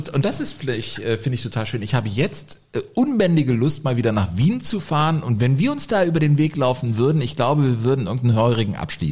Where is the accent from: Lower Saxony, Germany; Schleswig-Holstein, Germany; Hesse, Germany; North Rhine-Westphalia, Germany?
North Rhine-Westphalia, Germany; Cologne; born there; Als gebürtiger Kölner